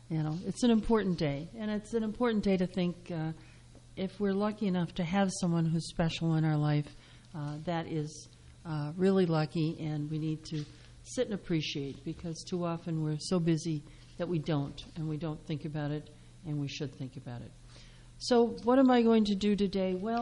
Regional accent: Wisconsin, United States; growing up in Wisconsin, you know, I had a family that hunted, I hunted

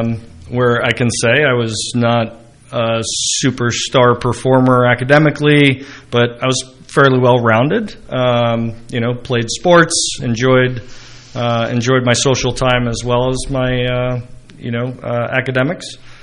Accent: Ho-Ho-Kus, New Jersey, United States; Vicki, so I grew up in Hohokus, New Jersey, so it's not too far from here, about an hour to hour and a half, depending on traffic.

